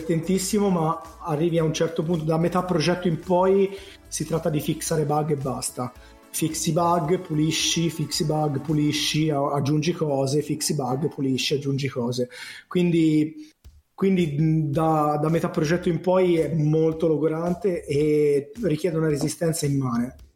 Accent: Milan, Lombardy, Italy; Io sono milanese

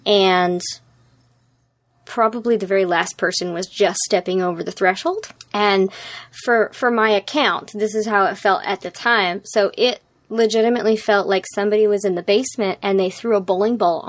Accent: Reno, Nevada, United States; also born or lived in New York; so I was raised in Nevada, Reno, actually. Mm. Well, I was raised in New York because I turned 10 in New York. So it was kind of 50-50

